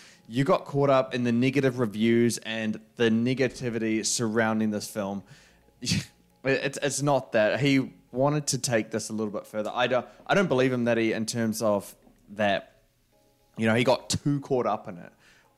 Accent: New Zealand; Despite the fact that I'm from New Zealand. Guys, I'm from New Zealand. I can say this.

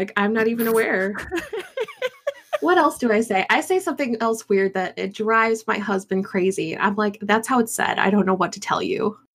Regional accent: Chicago, Illinois, United States; Well, because I grew up in Chicago. So I already had that, you know, bears, you know, Ditka, you know, that kind of thing going on from Chicago.

